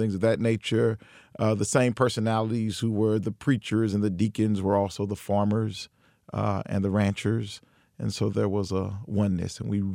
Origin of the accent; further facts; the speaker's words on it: Oakland, California, United States; You know, growing up in America, growing up myself in Oakland, California, we celebrate America.